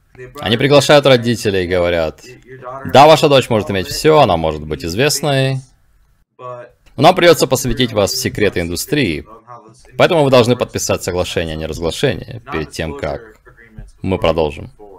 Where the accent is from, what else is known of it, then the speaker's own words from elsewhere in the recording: Appleton, Wisconsin, United States; Я уже говорил про город Эпплтон в штате Висконсин, откуда я родом